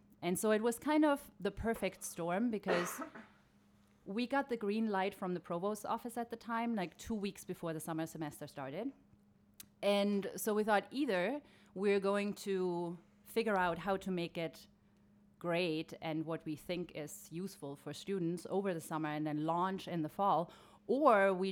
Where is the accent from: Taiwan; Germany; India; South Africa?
Germany; English is a second language; moved away as an adult; now in United States; So originally I'm from Germany. We came to the States in 2001 and I only planned on staying here for 2 years, which has been now almost 19 years ago. and now it doesn't look like we would ever move back.